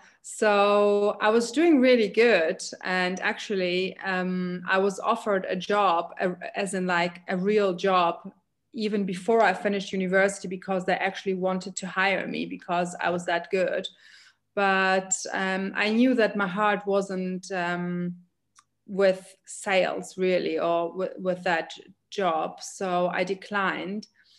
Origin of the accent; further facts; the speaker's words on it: Germany; also born or lived in United Kingdom / Greece / France; I've lived in four different countries now. So I grew up in Germany. I've lived in the UK. I've lived in Greece. I've lived in France.